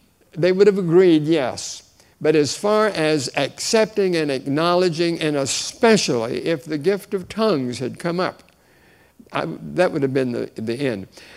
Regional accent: Miami, Florida, United States; I grew up in Miami and had a wonderful church, wonderful pastor, wise man.

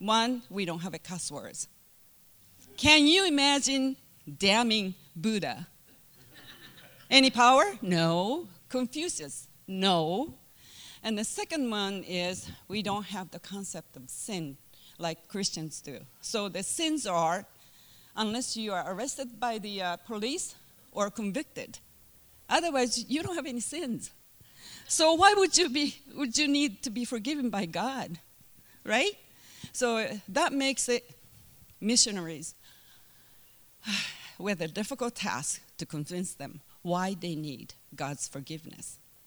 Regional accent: Japan; English is a second language; moved away; You know that you can tell I'm not from the United States. You're right. I was born in Japan, and I'm a southerner, and my town was 80,000 people.

